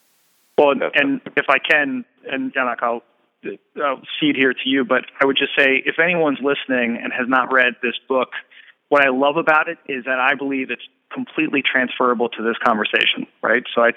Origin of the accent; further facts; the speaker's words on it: Baltimore, Maryland, United States; So I'm from Baltimore. I'm sure you've seen the news recently.